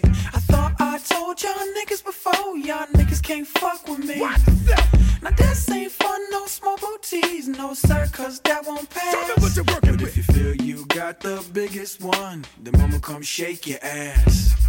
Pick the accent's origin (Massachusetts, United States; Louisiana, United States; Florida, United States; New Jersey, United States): Louisiana, United States; New Orleans; you know, I'm from New Orleans